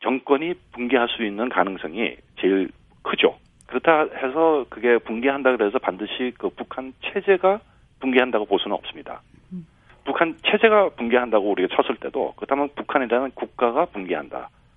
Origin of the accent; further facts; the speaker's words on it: South Korea; 내가 한국 사람으로서